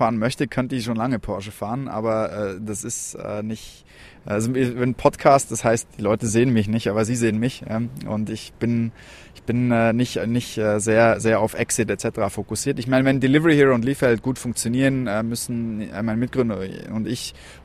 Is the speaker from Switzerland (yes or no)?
yes; Switzerland; now in Germany; Ich komme aus der Schweiz ursprünglich